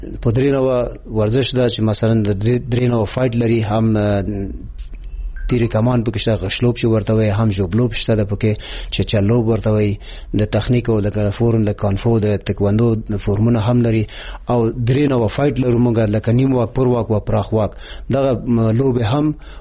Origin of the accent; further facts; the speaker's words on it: Afghanistan; مونږ افغانان یو